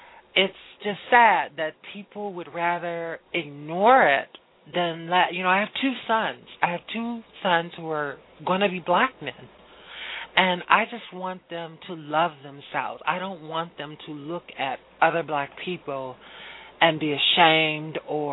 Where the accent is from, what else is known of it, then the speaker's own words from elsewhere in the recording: Omdurman, Khartoum, Sudan; born there; English is a second language; I was born in Omdurman, Sudan, a Sunni Muslim, and there were only three blacks in our whole school.